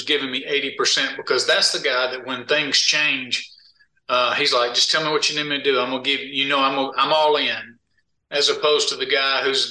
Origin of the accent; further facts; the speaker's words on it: Greenville, United States; but I was born and raised in Greenville, so he's really sticking it to me on that one.